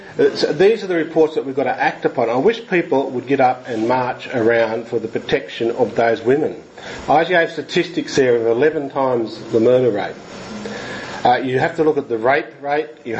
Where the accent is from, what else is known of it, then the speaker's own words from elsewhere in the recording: Australia; I grew up in the Aboriginal community.